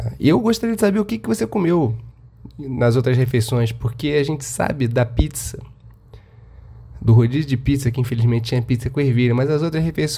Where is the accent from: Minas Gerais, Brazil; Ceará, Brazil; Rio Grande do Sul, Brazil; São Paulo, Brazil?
Minas Gerais, Brazil; Sete Lagoas; fui para minha cidade natal, Sete Lagoas, Minas Gerais